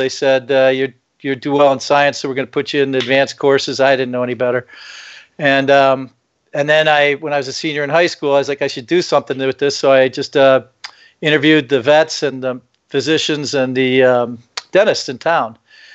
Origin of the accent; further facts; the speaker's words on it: Illinois, United States; I guess a short biography of my life is I grew up in the Midwest outside Chicago.